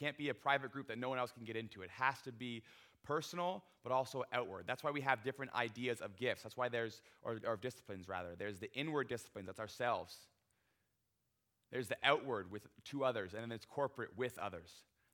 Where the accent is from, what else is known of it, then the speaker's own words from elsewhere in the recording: Ontario, Canada; So I went to school out in Abbotsford, but I'm from Ontario, so I would go home every Christmas